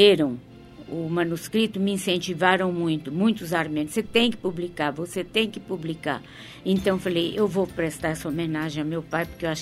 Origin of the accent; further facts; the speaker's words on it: Minas Gerais, Brazil; born there; eu nasci lá, em Minas. E tinha muitas poucas famílias armênias.